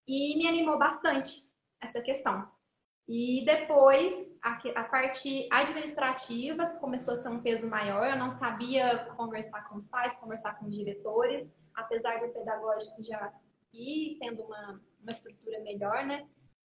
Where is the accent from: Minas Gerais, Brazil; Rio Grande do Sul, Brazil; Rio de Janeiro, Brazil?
Minas Gerais, Brazil; Três Corações; Então, eu sou de Três Corações